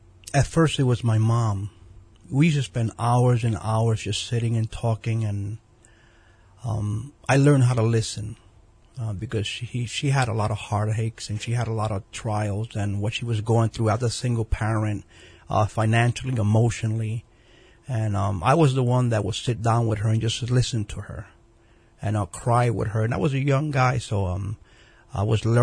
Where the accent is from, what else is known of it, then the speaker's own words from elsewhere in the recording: Brooklyn, New York, United States; also born or lived in Manhattan; Well, I was born in Manhattan, and we lived in Manhattan for several years. Then we moved to Brooklyn, known as Bedford-Stuyvesant, and it was very, very. It was a very difficult time.